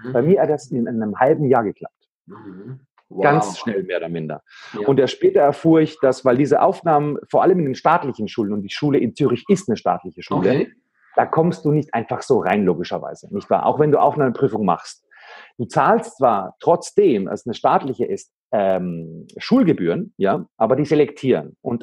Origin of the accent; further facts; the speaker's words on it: Baden-Württemberg, Germany; also born or lived in Greece; ich bin zwar in Griechenland geboren, aber dann ist meine Mutter zu meinem Vater nach Deutschland. Und ich bin dann in Deutschland an einem kleinen Dorf groß geworden, im Badischen.